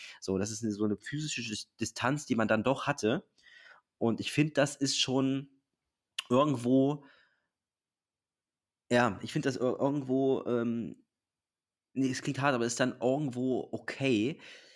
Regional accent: Helmstedt, Lower Saxony, Germany; Der ist kurz vor meinem Heimatort in Helmstedt ist der ums Leben gekommen.

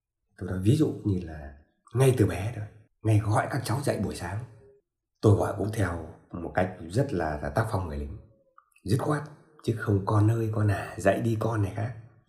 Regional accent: Cẩm Khê, Phú Thọ, Vietnam; Tôi sinh ra thuộc miền Trung Du Bắc Bộ, quê tôi vùng Việt, Cẩm Khê, tỉnh Phú Thọ.

